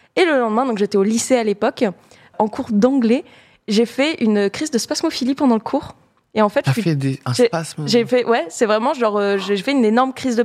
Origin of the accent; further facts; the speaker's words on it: Cannes, Provence-Alpes-Côte d'Azur, France; Moi, je viens de Cannes